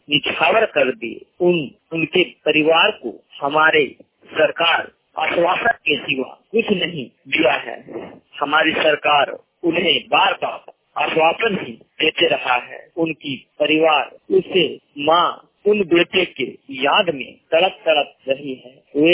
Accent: Barkagaon, Jharkhand, India; ग्राम post बादन, थाना बड़का गांव, जिला हजारीबाग, राज्य झारखंड का निवासी हूं।

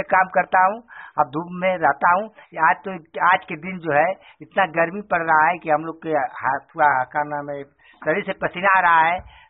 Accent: Gharadaspur Khurd, India; मैं घरदासपुर खुर्द के रहने वाला हूँ।

